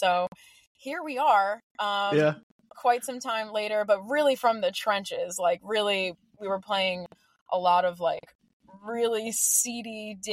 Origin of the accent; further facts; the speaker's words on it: New York, United States; yeah, like I'm 16 and I play guitar and I'm from New York.